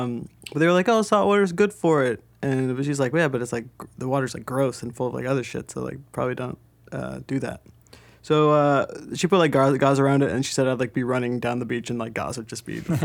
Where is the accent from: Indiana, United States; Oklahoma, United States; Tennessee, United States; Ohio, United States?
Indiana, United States; I'm from Indiana, mm-hmm. which is a landlocked state.